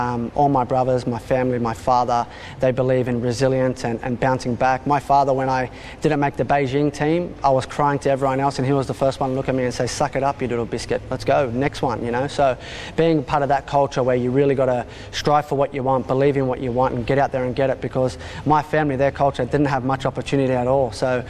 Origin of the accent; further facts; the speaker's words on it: Australia; just by growing up playing cricket and footy with the boys and so on. I sort of felt like I grew up as an Aussie, you know, with the Lebanese background.